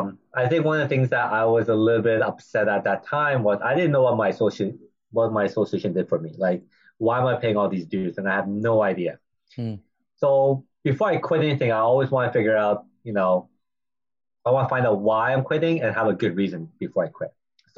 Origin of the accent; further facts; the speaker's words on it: Vancouver, British Columbia, Canada; I actually graduated from UBC, so born and raised in Vancouver. Then I did my schooling in Chicago.